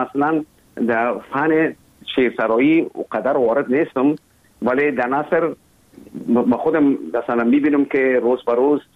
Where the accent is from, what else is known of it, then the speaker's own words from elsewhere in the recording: Kabul, Afghanistan; born there; اصلا زادگاه من کابل است ولی همونطور که گفتم زیاد ما در دیگه ولایت هم بودیم